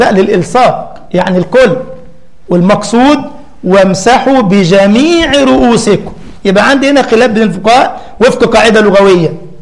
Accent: Egypt; أبو كريم يعرف إنه مصري زي حالاتي

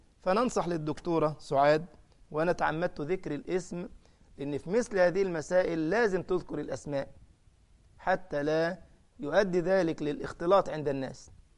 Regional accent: Egypt; زي بلغه الجماعه الفلاحين عندنا في مصر تقول لك ياما

